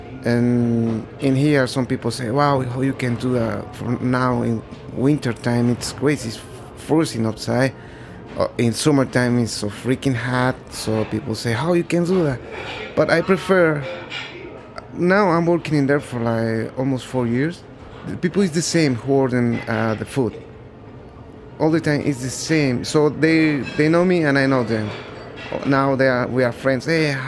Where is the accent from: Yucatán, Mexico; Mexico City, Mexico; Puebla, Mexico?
Puebla, Mexico; English is a second language; moved away as an adult; now in New York, United States; I'm 31 years old. I'm from Mexico. The name of the city is Puebla. All my family is in there. Just I live in here in New York with my brother, almost 6 years.